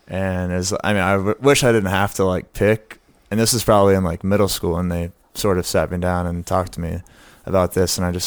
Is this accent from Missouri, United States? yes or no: no; Austin, Texas, United States; I'm also going from Austin, Texas, having lived here my whole life, to going to Baltimore. It's, like, a pretty stark difference.